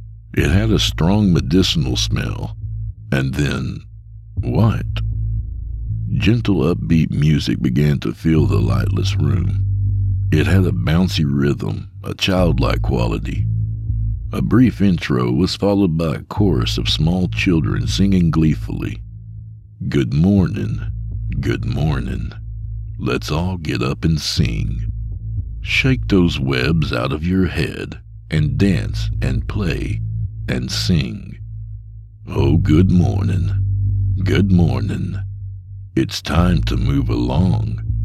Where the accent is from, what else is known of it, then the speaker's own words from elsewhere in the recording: Texas, United States; What can I say? I'm a Texan.